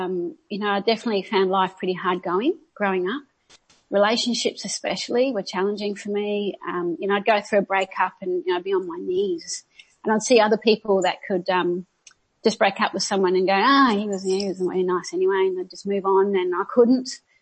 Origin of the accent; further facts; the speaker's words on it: Adelaide, South Australia, Australia; So I grew up in Adelaide, which is south of here. And it is cold down there